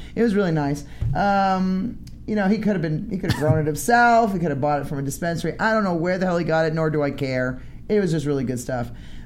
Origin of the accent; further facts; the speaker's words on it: Maine, United States; I'm from Maine, so I don't give a crap.